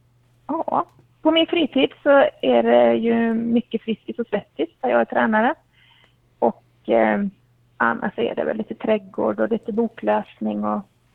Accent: Östersund, Jämtland County, Sweden; Ja, jag kommer ursprungligen från Östersund, uppe i Jämtland, där jag har min familj och kommer från EFS-sammanhang, kyrkligt sett, uppvuxen inom EFS

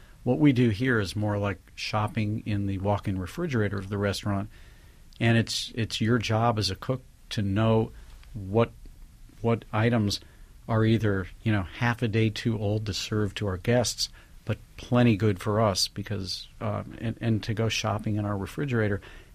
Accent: St. Louis, Missouri, United States; Then I made them my grandmother's recipe for barbecued ribs, which I grew up on in St. Louis.

